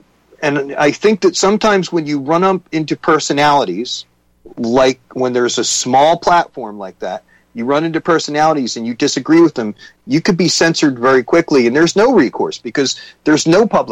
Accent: Camden, New Jersey, United States; Lori, I grew up in Camden, New Jersey, sir. And I assure you, I have been in the deepest and the worst of the hood.

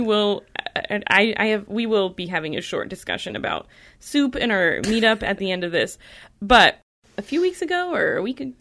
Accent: United States; There's so much that I, as an American, cannot understand about such a buttoned-up, like, why you want to suppress everything.

